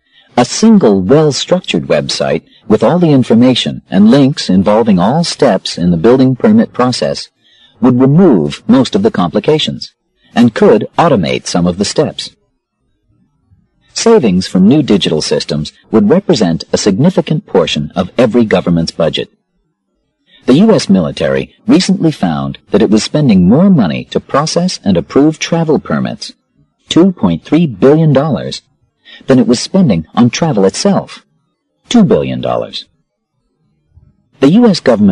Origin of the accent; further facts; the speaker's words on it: Washington, United States; King County, in my home state of Washington, is probably ahead of many governments in the amount of information it publishes online.